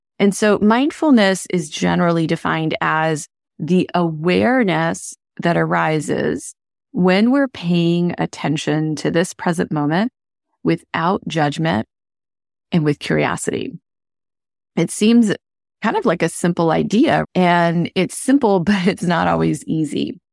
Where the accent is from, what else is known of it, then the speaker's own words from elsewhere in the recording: India; I grew up in India with a large family that practiced all of these things on a fairly regular basis.